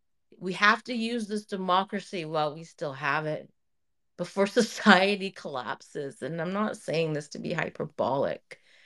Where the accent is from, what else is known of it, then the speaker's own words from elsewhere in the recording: Canada; I mean, we're Canadian because we care, right?